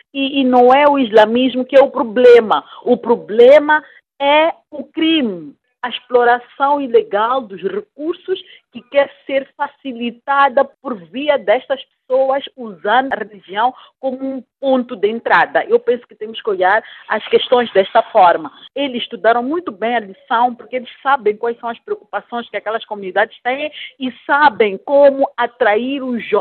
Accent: Mozambique; nós, como moçambicanos, devemos pegar neste estudo e fazer uma reflexão profunda

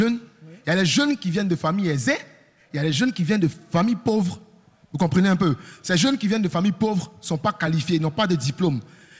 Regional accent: Abobo, Abidjan, Côte d’Ivoire; Je suis un jeune d'Abobo.

